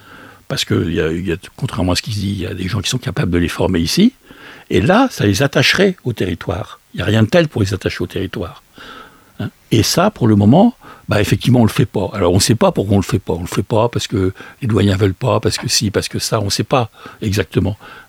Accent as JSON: {"language": "French", "town": "Decize", "region": "Bourgogne-Franche-Comté", "country": "France", "said": "je vous dis tout à l'heure que j'étais de Decize"}